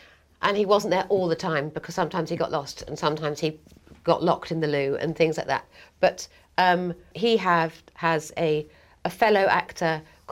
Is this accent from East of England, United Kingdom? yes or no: yes; East of England, United Kingdom; I grew up in Norfolk, which is surrounded by sea